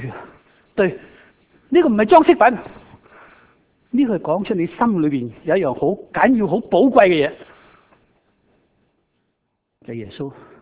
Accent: Hong Kong; 我哋广东人啊，香港人，我哋其实 call 999啊。

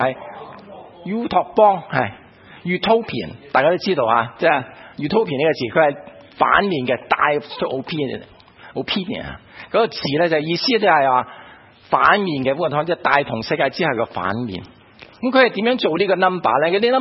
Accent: China; 咁你又睇我哋中国人咧啊

